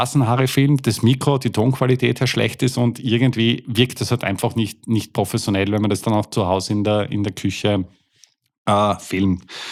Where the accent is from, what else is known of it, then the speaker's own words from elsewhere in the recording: Austria; wir kommen jetzt aus Österreich, also das muss man noch dazu sagen